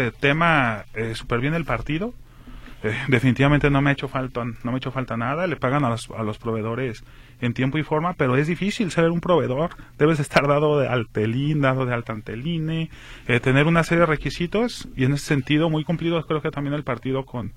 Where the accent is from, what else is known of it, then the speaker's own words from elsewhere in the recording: Mexico; Colonia El Retiro, y de ahí vengo. Yo vengo de la Colonia del Retiro, ahí tuve mi infancia, ahí tuve mi... no estudié la secundaria en El Retiro porque El Retiro no tiene secundaria